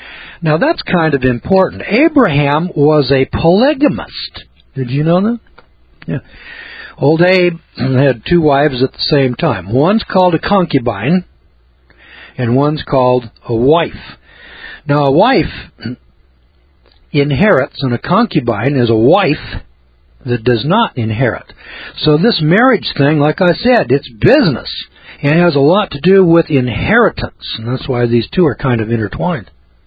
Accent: Scotland, United Kingdom; But, you know, sitting over here as a Scotsman

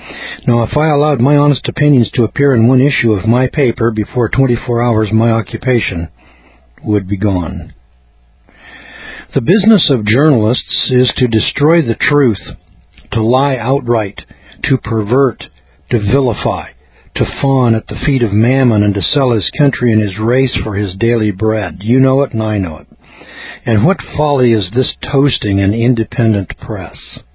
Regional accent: California, United States; I'm from California, so it wasn't too surprising that like San Francisco, which is expecting the big one

